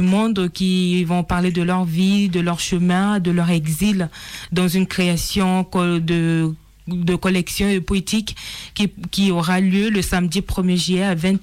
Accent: Central African Republic; Je suis centrafricaine et je viens du centre de l'Afrique, de la République centrafricaine, RCA.

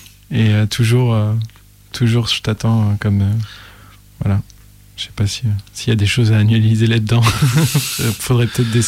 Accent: Auvergne-Rhône-Alpes, France; now in Lyon, France; Moi, je viens de la campagne au départ. Je viens de l'Allier, à côté de Moulins, voilà, dans un petit. J'ai vécu dans une ferme. Mon père est agriculteur

